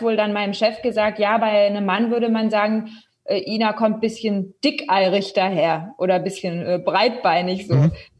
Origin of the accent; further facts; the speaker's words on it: Southern Germany, Germany; Gerade auch als Süddeutsche so ein bisschen habe ich da immer durchgehört.